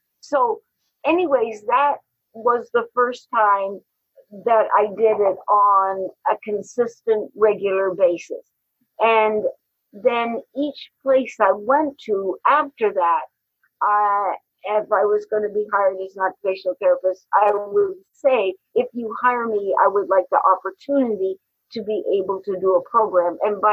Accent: Canada; now in United States; And then I am a Canadian on a permanent resident in the U.S., and I went back home to Canada

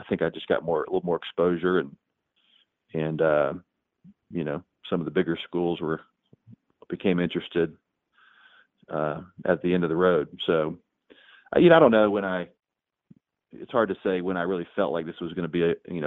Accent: Atlanta, Georgia, United States; also born or lived in Hartsville, South Carolina; I was born in Hartsville, but then we moved to Atlanta in like 1980. So I was 3 or 4 years old. And but like I said, we have deep roots there.

